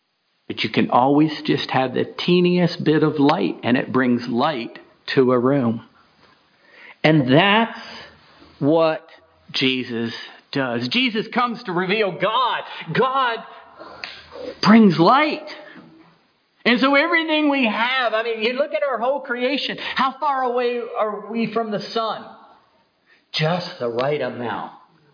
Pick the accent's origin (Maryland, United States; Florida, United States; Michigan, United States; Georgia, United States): Florida, United States; I grew up in Northwest Florida.